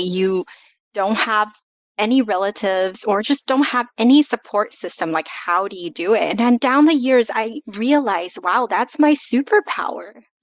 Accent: Los Angeles, California, United States; moved away as an adult; also born or lived in China; now in Taiwan; I was born in China, immigrated to the US, grew up in Los Angeles, and actually I hit refresh and moved to Taiwan because I married my husband and he's Taiwanese.

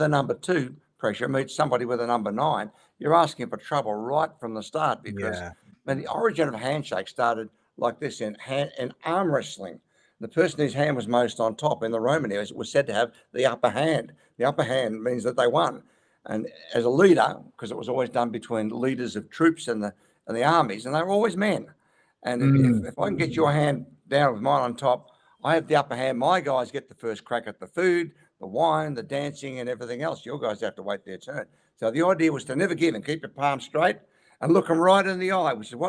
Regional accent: Australia; And it always makes you, as an Aussie, I feel good going to Ireland

